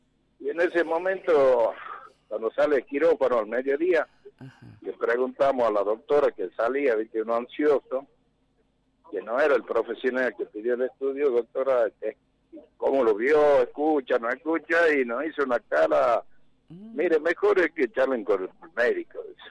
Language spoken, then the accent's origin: Spanish; Tartagal, Salta, Argentina; nosotros somos de Tartagal, en la provincia de Salta, 400 kilómetros capital